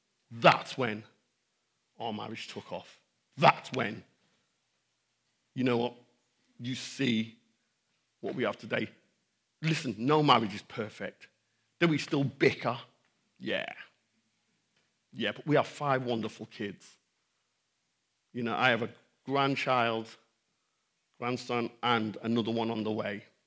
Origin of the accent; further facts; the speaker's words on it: Jamaica; Different cultures came into, I'm Jamaican